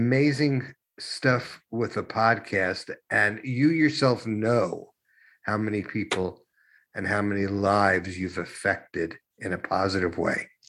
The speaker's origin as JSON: {"language": "English", "region": "New York", "country": "United States", "accent": "New York", "said": "My New York accent really came back."}